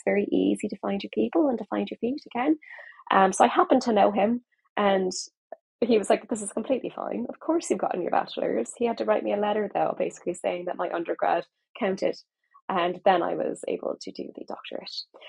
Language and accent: English; North Carolina, United States; also born or lived in Massachusetts; Born and raised in the United States. North Carolina is where I grew up, which is in the South, because that's confusing. And then I went to college in Massachusetts at Mount Holyoke College.